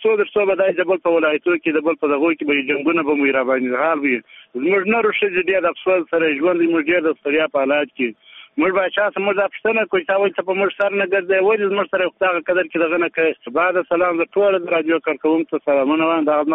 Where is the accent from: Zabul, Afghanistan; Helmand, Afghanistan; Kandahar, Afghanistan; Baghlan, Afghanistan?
Helmand, Afghanistan; Sangin; زه د هلمند سنګیند ولسوالۍ یم. دلته دمدرالو څه پنجوایي کښې ماژر یم.